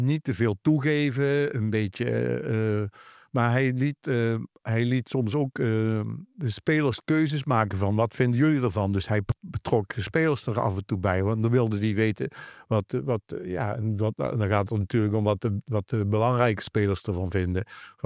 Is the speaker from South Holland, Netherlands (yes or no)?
no; Arcen, Limburg, Netherlands; En toen ging vrijdagavond bij ons thuis in Arsen ging de telefoon. En mijn moeder nam op